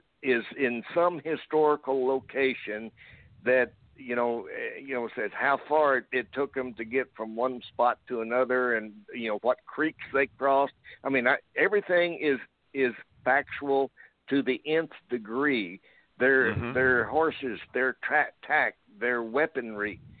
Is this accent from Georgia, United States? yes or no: no; Texas, United States; No, I was born and raised in Texas, cowboy most of my life, ranched, raised cattle, quarter horses.